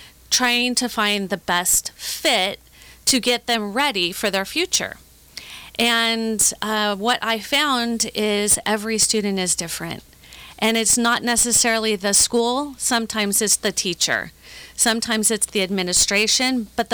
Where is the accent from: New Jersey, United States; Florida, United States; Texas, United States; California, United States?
California, United States; And I reminded them that I am 5 generations from Orange County, and Ohio is never going to be a place that I would, you know, be able to thrive in.